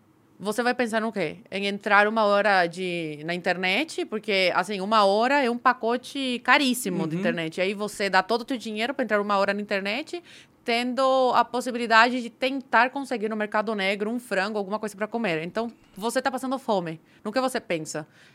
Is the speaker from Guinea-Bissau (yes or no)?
no; Cuba; now in Brazil; pro regime cubano, eu sou cubana. Eu nasci em Cuba, eu sou cubana.